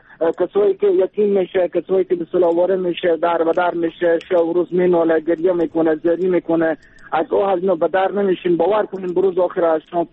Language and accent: Persian; Afghanistan; شما هم افغانیم، اینا ما هم افغانیم، اینا هم افغانم